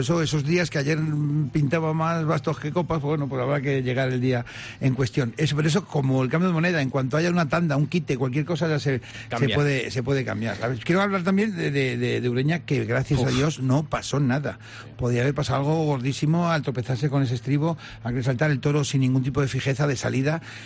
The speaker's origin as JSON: {"language": "Spanish", "town": "Colmenar Viejo", "region": "Community of Madrid", "country": "Spain", "said": "yo soy muy de Colmenar Viejo."}